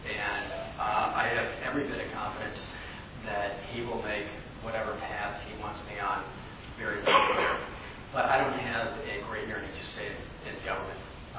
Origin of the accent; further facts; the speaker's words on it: Midwest, United States; And she was from New York, and I was from the Midwest